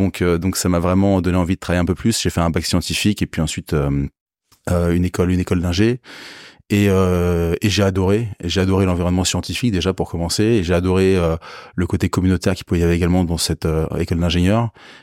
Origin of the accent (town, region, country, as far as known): Paris, Île-de-France, France; born or raised there